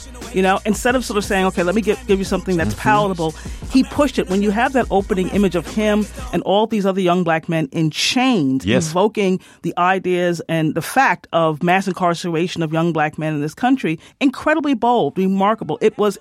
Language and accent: English; New York, United States; You know, I'm from New York, so when we talked about Bamas, we were talking about usually our country cousins